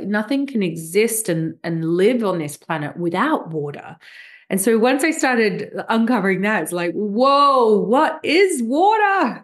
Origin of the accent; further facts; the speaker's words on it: Australia; I grew up in Australia.